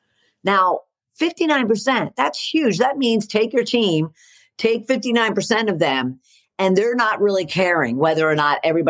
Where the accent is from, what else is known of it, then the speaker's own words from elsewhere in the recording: Pennsylvania, United States; he's a long ago famous football coach for Penn State University, my home state.